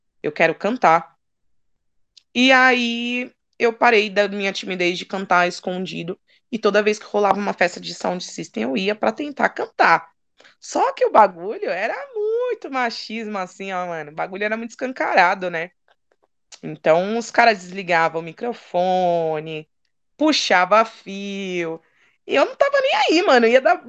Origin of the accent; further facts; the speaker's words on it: São Paulo, Brazil; eu tô na Zona Sul faz pouco tempo, assim, eu cresci, minha adolescência foi no Jaraguá, né? E quando eu mudei pro Jaraguá, eu era uma estranha no ninho. Eu morava há 14 anos numa favela chamada Sucupira, que tinha na Zona Norte, no Jardim Peri, né?